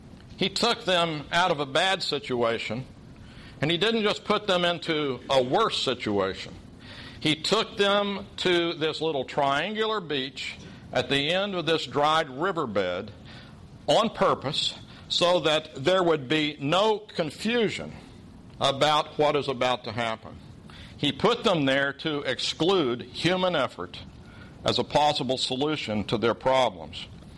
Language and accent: English; Oklahoma, United States; If my home state of Oklahoma were full of Hebrew or Semitic language speaking peoples, it would probably be known as Edom because it's red.